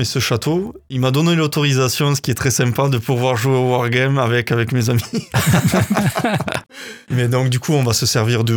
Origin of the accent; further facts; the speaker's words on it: Occitanie, France; Parce que moi je viens en fait du Couserans, c'est pas loin